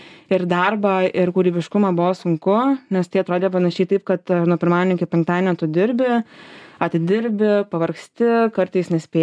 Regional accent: Alytus, Alytus County, Lithuania; also born or lived in Kaunas; Aš studijavau Kaune, pati esu alytiškė, tai tiesiog būdavo taip, kad savaitgaliais mes grįžtam namo su sese į Alytų.

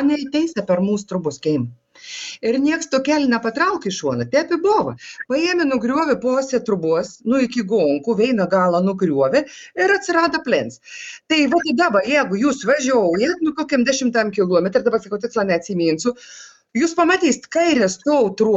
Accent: Videikiai, Klaipėda County, Lithuania; Aš noriu kelias sakinės pagerbti savo gimtą kaimą. Aš esu iš Videik. O Videikė ir, nu, koks 10 km nuplungis, jeigu važiausi link Skaudą.

